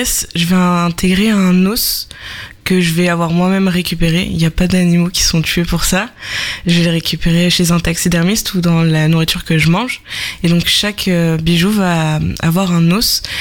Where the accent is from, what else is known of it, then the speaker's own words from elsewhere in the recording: Le Havre, Normandy, France; j'ai 19 ans. Je viens du Havre, donc j'habite en centre-ville. Actuellement, je suis étudiante en deuxième année de chimie à la fac du Havre.